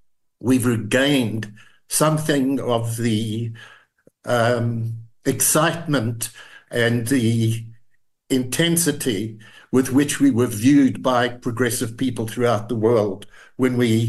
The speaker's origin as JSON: {"language": "English", "country": "South Africa"}